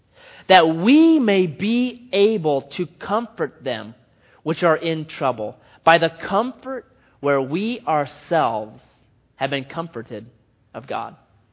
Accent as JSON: {"language": "English", "region": "Oregon", "country": "United States", "said": "Well, I'm from Oregon. And so I went to shake his hand Oregon style, and he went to shake my hand island style."}